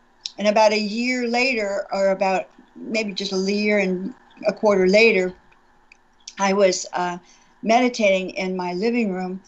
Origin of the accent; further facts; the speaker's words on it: California, United States; also born or lived in Hawaii; But I'm from California, so whenever there's rumbling and the earth shaking, you always think earthquake